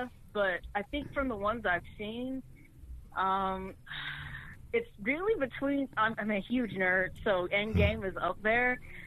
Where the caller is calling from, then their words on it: Georgia, United States; from Georgia.